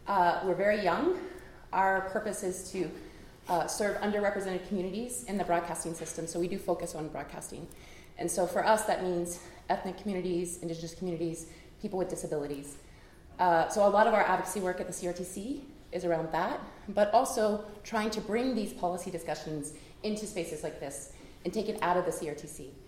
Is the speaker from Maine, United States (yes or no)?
no; Louisiana, United States; moved away as an adult; now in Montreal, Canada; So I come from Louisiana. I'm an immigrant to Canada and have lived in Montreal on unceded Mohawk land since 2001.